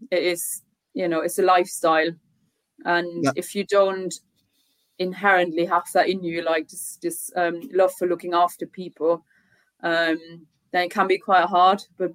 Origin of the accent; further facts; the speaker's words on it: Germany; moved away as an adult; also born or lived in Austria; now in United Kingdom; I grew up in Germany